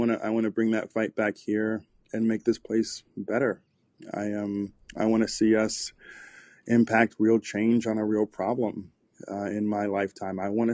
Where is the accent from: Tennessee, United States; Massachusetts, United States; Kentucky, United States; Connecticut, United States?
Tennessee, United States; Knoxville; Yeah, I grew up in mostly in Tennessee, mm-hmm. in a town called Knoxville. I grew up in the ghetto side of East Knoxville